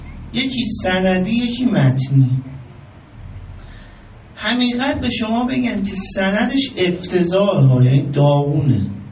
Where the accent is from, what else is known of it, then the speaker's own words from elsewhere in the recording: Amol, Mazandaran, Iran; من ترکم آملی هستم،